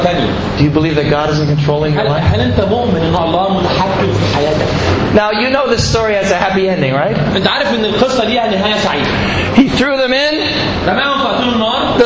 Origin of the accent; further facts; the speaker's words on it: United States; now in Egypt; It's been tough here in Egypt. I know that. I'm an American.